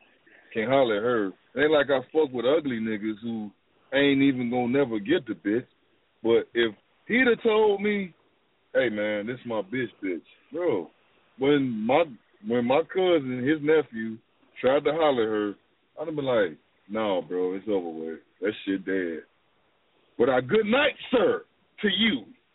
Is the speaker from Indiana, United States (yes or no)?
yes; Gary, Indiana, United States; I'm from Gary, baby.